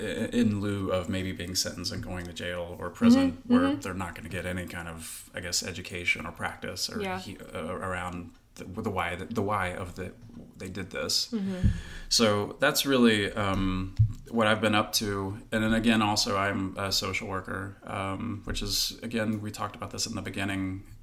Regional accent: Kentucky, United States; even though I grew up in Eastern Kentucky, I've lived in Kentucky nearly my whole life, and it's a really white place here.

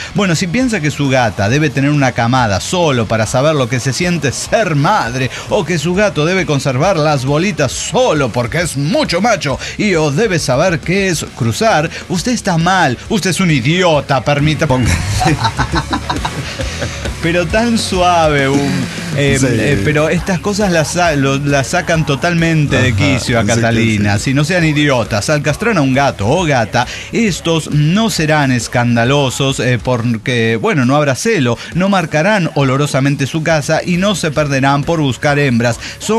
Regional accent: Mexico; O yo como mexicano, o sea, quinta generación.

